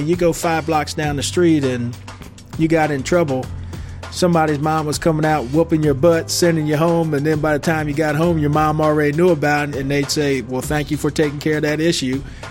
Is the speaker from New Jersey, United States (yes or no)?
yes; Palmyra, New Jersey, United States; Well, I'm from Palmyra, New Jersey. That's where I was born and grew up there. It was a small town, just right across the bridge from Northeast Philadelphia.